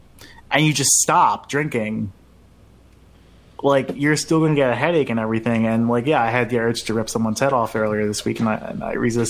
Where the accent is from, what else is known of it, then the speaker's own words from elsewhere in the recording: Philadelphia, Pennsylvania, United States; for me growing up in Philly, you don't really see any great blue herons flying around the concrete